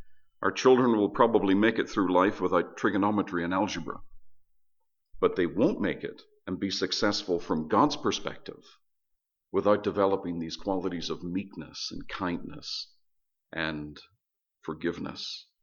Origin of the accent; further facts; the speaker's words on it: Belfast, Northern Ireland, United Kingdom; I come from Northern Ireland, and my hometown of Belfast.